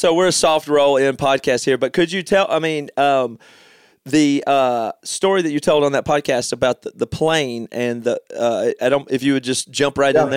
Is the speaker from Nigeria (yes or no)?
no; South Carolina, United States; now in Seattle, United States; Well, I've been here 20 years. I just hadn't lost my accent. But we come from we came from a rural part of South Carolina.